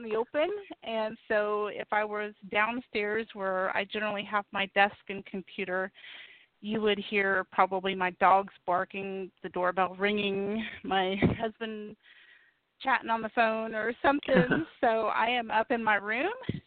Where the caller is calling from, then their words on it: Fort Hood, Texas, United States; like I'm calling from Fort Hood, Texas right now in my bedroom, my makeshift office